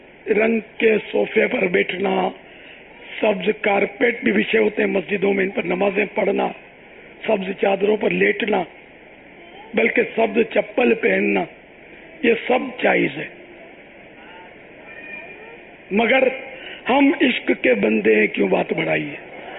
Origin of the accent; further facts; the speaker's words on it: Karachi, Sindh, Pakistan; born there; ہم ان مانو کر سندھی ہیں کہ سندھ میں رہتے ہیں, یا میں تو سندھ میں پیدا ہوا ہوں, یعنی باب المدینہ یہ سندھ کا شہر ہے